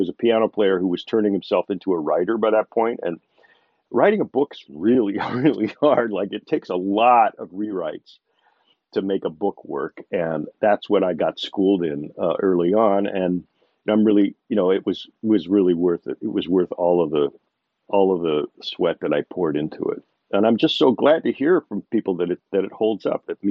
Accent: United States; As a Yank, as an American who understands how Brits feel about their … I feel very honored that British people like this book.

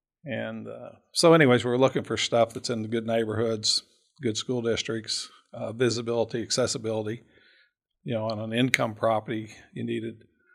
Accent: Lexington, Kentucky, United States; Yeah, I grew up on Spring Ridge Drive. And when I was a kid, they built Kirkland Mall.

